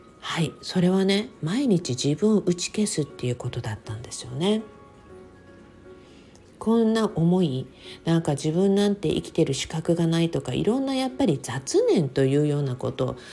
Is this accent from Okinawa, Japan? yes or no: yes; Okinawa, Japan; 私は沖縄生まれ沖縄育ちなので、常にもう晴天みたいな